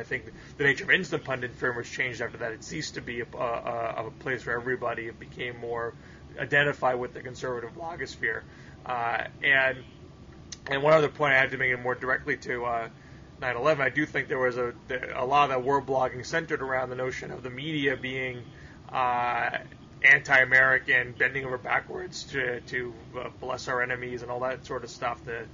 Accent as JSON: {"language": "English", "country": "Australia", "said": "I'm strictly an Aussie rules football man."}